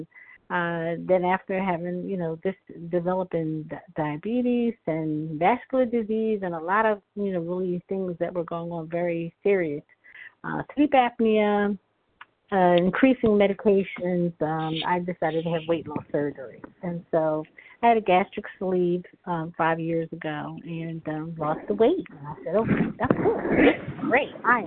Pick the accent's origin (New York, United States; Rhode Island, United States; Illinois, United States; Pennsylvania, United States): Pennsylvania, United States; Philadelphia; And I'm from Philadelphia, Pennsylvania, Eastern Standard Time.